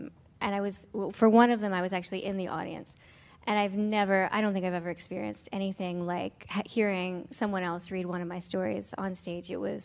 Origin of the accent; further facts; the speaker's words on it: Philadelphia, Pennsylvania, United States; now in New York, United States; Well, I moved to New York 18 years ago from here. I grew up in Philadelphia.